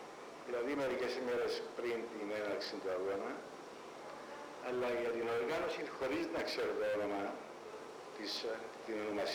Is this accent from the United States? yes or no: no; Nicosia, Nicosia District, Cyprus; born there; Γεννήθηκα στη Λευκωσία το 1932